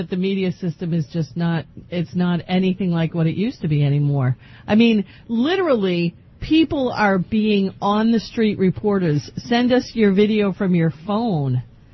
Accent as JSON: {"language": "English", "region": "Rhode Island", "country": "United States", "tie": "born or raised there", "said": "I grew up in Chad Brown Housing Project, and I'm white, so I don't know if I'm racist or not."}